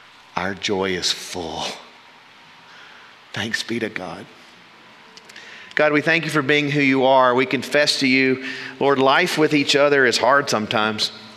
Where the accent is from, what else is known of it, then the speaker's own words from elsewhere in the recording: Mississippi, United States; I grew up in Mississippi with a tradition of fifes and drums.